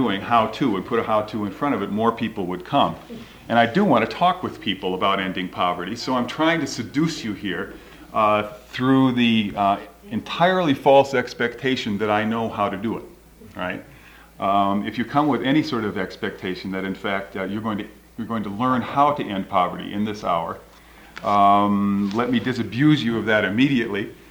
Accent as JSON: {"language": "English", "town": "Chicago", "region": "Illinois", "country": "United States", "tie": "born or raised there", "said": "when I was in Crocs and Brentano's in my hometown of Chicago a couple of weeks ago"}